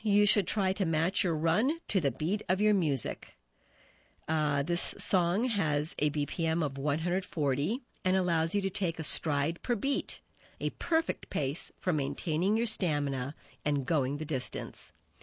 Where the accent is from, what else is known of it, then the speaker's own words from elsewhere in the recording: India; I'm Indian, and I like it spicy.